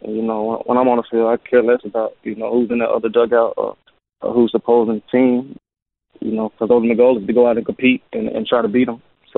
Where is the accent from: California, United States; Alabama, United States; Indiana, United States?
Alabama, United States; Tuscaloosa; Man, it's big in basketball and big in football, obviously. You got University of Alabama, and all we know there is football.